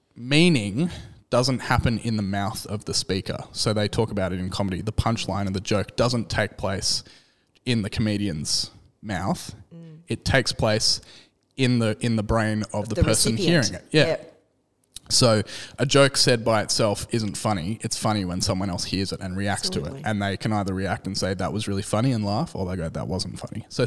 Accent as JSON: {"language": "English", "country": "Australia", "said": "As an Australian, swearing to me is just second nature."}